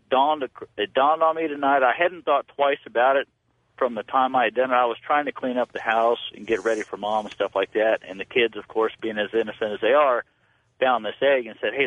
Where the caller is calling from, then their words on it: Indiana, United States; I'm calling from Indiana.